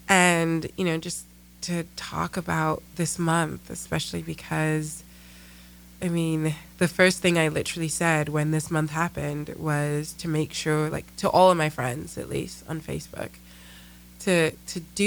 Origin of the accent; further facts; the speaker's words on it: London, United Kingdom; also born or lived in New Jersey, United States; now in United States; So I was born in New Jersey, but I spent most of my young life in England, or London, and came back for secondary school, which is high school over here, and did university.